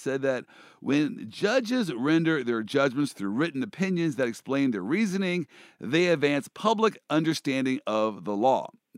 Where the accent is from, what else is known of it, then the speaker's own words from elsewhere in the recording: Kansas City, United States; I'm from Kansas City, all right? You lost me on lower deck, because we don't have decks to our bridges, all right?